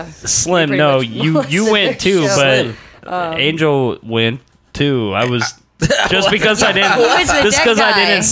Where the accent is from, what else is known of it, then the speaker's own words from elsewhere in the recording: West Virginia, United States; I grew up in West Virginia.